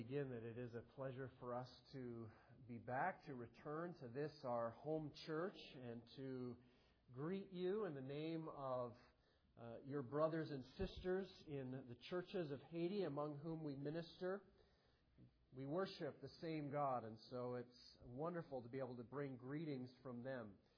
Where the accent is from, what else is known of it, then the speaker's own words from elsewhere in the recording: Ingersoll, Ontario, Canada; born there; I was born in Ingersoll, Ontario, Canada. That's what it says on my birth certificate. Ingersoll is a little town not too far from London, Ontario. Ingersoll is famous for its cheese.